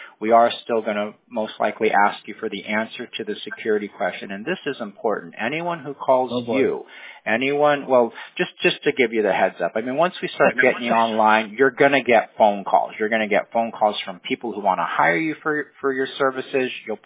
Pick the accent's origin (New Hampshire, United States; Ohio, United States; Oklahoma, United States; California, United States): California, United States; Fountain Valley; also born or lived in Bellevue; I was born in Bellevue, but before I turned a year old, we moved to Fountain Valley in Orange County. So I spent like 54 years pretty much in Southern California.